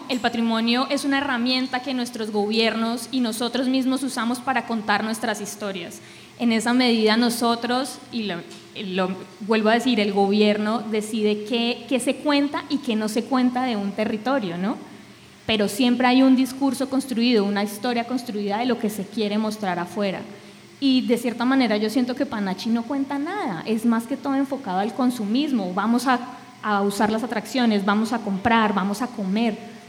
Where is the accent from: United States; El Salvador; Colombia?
Colombia; refuerza el estereotipo que tenemos como humanos y especialmente como colombianos